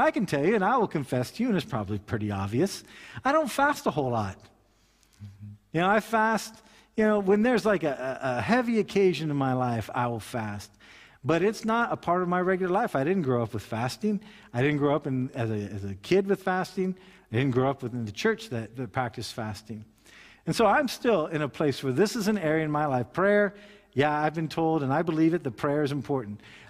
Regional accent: United States; I come from the United States, as a lot of you know.

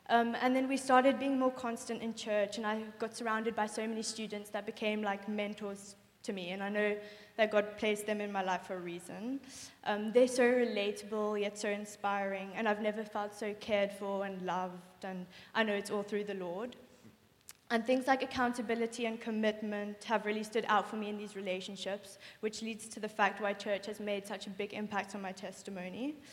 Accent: England, United Kingdom; also born or lived in South Africa; I grew up in England in a Christian family. And I gave my life to God when I was about like 5.

